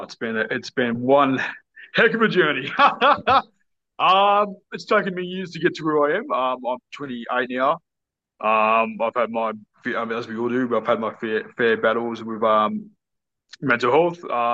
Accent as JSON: {"language": "English", "town": "Newcastle", "region": "New South Wales", "country": "Australia", "said": "I'm from Newcastle, New South Wales, which is 2 hours north of Sydney. Technically, I live, which is in the Newcastle region, like Macquarie, so I live in a suburb called Warners Bay."}